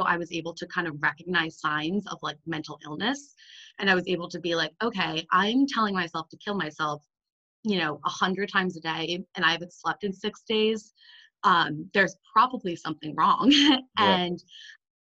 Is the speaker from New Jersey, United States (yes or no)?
no; Dallas, Texas, United States; also born or lived in Washington, D.C.; now in Hanover, United States; So I'm from Dallas, Texas, right outside of Dallas. I went to University of Oklahoma, then I lived in DC for a while, and now I am at the Tuck School of Business at Dartmouth.